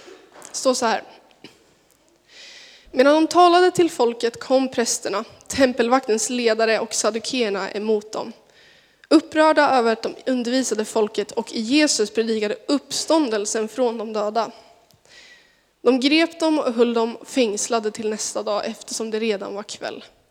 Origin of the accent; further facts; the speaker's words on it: Sundsvall, Västernorrland County, Sweden; Jag är från Sundsvall och jag tror att jag har hälsat på ganska många av er.